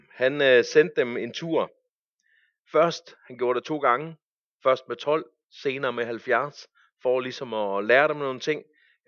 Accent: Zealand, Denmark; Men jeg bliver begejstret, fordi nu nærmer vi os min hjemegn

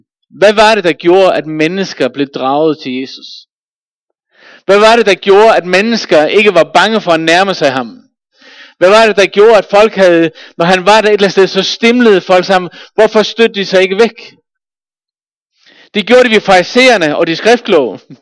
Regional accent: Faroe Islands; Jeg er født og opvokset på Færøerne.

